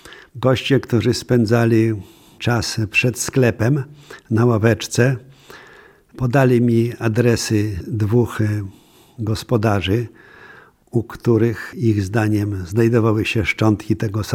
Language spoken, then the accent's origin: Polish; Barłogi, Greater Poland Voivodeship, Poland; Wychowałem się we wsi Barłogi